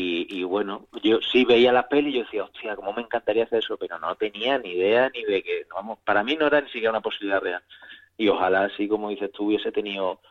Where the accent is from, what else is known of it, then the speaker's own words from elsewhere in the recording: Seville, Andalusia, Spain; now in Madrid, Spain; porque yo soy de Sevilla y en mi círculo, por lo menos, no conocía nada que tuviese que ver con esto